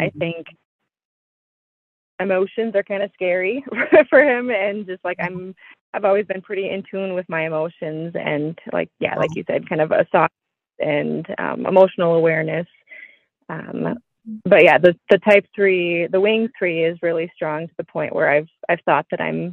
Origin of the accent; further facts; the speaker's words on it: Rochester, Minnesota, United States; I am actually from Rochester, Minnesota, and this is where I grew up and ended up moving back here to practice.